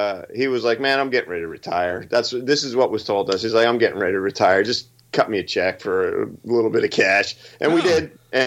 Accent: Toms River, New Jersey, United States; I was Christmas shopping in my hometown of Toms River, and I was at the Ocean County Mall

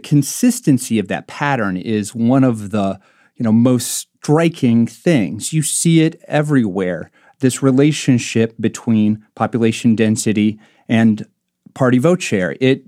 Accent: Marshalltown, Iowa, United States; I mentioned my hometown, Marshalltown, Iowa, which is right in the central part of Iowa, really agricultural region.

